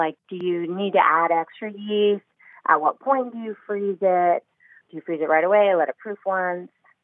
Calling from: Los Angeles, California, United States; Los Angeles.

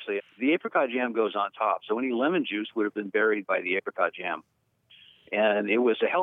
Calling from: Sunnyvale, California, United States; I'm calling from Sunnyvale, California.

